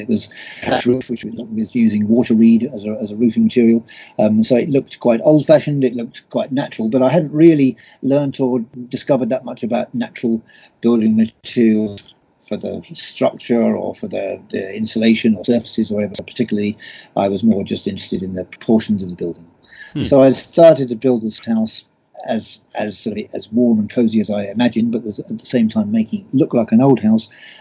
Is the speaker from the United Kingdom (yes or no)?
yes; England, United Kingdom; now in Ireland; I'm an Englishman that lives in Ireland and has done for the last 47 years of my life.